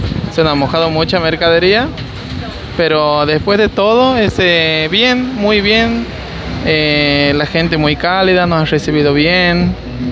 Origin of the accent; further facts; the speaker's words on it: Ojo de Agua, Santiago del Estero, Argentina; primero antes que nada, venimos de Santiago del Estero, Ojo de Agua.